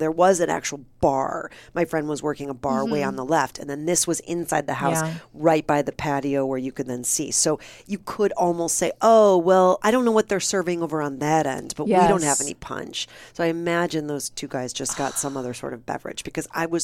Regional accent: Midwest, United States; I'm from the Midwest. I don't back down.

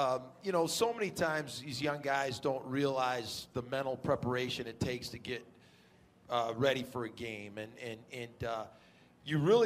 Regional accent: Wisconsin, United States; But you know, I grew up in Wisconsin. I grew up, and I remember the late 60s. I'm that old.

